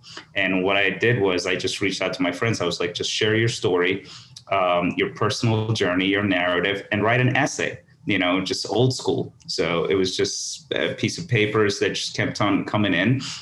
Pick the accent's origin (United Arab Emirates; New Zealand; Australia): United Arab Emirates; Abu Dhabi; now in Chicago, United States; growing up in Abu Dhabi, I grew up with people from all over the world.